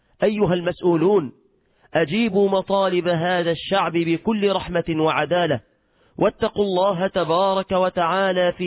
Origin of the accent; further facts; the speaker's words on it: Egypt; أهلنا وإخواننا من المسلمين في بلادنا مصر